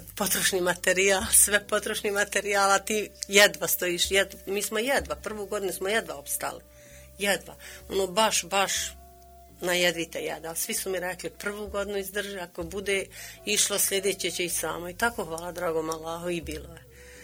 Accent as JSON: {"language": "Bosnian", "town": "Kotor Varoš", "region": "Republika Srpska", "country": "Bosnia & Herzegovina", "lives_now": "Gračanica, Bosnia and Herzegovina", "said": "mi smo bili novi ljudi u Gračanici, nismo Gračanlije. Mi smo inače porijeklom iz Kotor Varoš."}